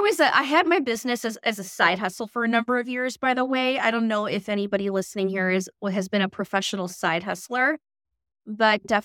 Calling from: Minneapolis, Minnesota, United States; I am calling from Minneapolis, Minnesota.

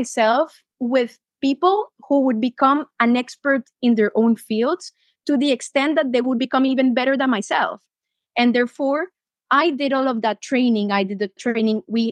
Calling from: Thailand; I'm connecting from Thailand today

